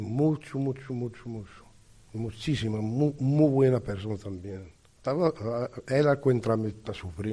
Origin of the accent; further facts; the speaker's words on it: Morocco; Spanish is a second language; now in Spain; Yo, Marruecos. Uh-huh. Y aquí tengo 25 años.